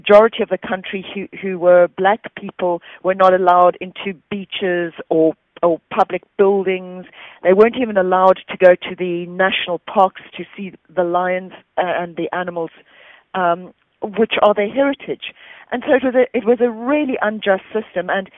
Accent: South Africa; my childhood was growing up in South Africa, which was in the state of apartheid at that time

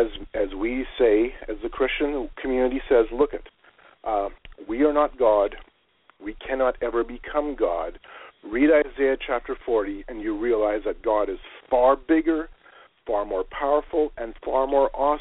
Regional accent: Canada; as a Canadian, our cell phone, the way the billing is, the roaming charges would have just killed us.

